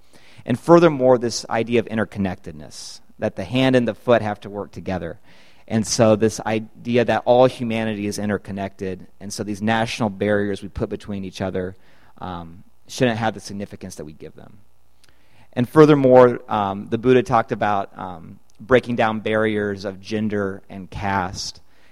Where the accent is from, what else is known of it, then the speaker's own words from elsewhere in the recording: Illinois, United States; moved away as an adult; also born or lived in Costa Rica; now in Greenville, United States; I grew up in Illinois, but I moved down to Costa Rica after I finished my undergrad.